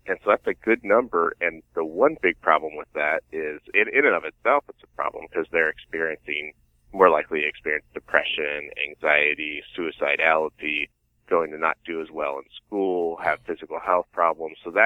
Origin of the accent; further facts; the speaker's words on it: Los Angeles, California, United States; I'm from Los Angeles.